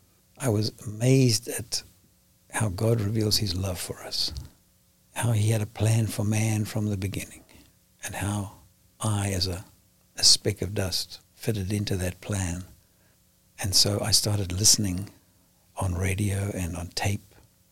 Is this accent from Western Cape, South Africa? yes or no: no; Durban, KwaZulu-Natal, South Africa; also born or lived in Johannesburg; And I moved to Johannesburg, which is a major city, business city, from my hometown, Durban, which is about 500 or 600 miles away.